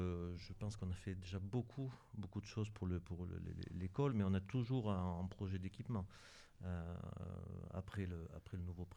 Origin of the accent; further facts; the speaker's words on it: Saint-Cernin, Auvergne-Rhône-Alpes, France; Oui, je suis originaire de Saint-Cernin, né à Saint-Cernin.